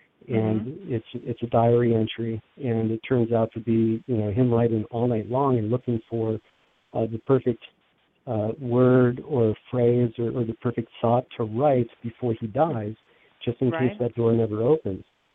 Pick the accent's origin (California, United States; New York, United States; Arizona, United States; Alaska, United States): California, United States; Los Angeles; moved away; There's a lot of stories that I have from growing up in Los Angeles that people out here don't believe me when I'm talking, so it's like, okay, I won't talk about my old life.